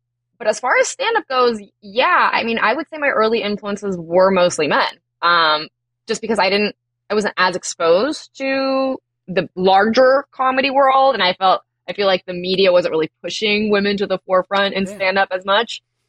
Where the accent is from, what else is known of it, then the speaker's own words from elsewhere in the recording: Aspen Hill, Maryland, United States; I grew up specifically in Aspen Hill, which is mostly Black and Latino